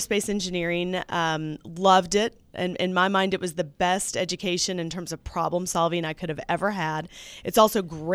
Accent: Atlanta, Georgia, United States; So, you know, I grew up here in Atlanta. I went to Georgia Tech for my undergrad.

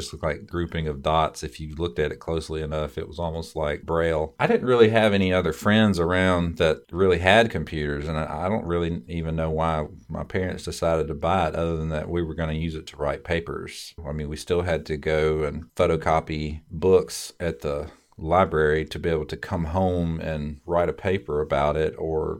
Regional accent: the South, United States; And growing up in the South, when you're a kid, everything you do, if you do that was a bad thing, you get a whipping.

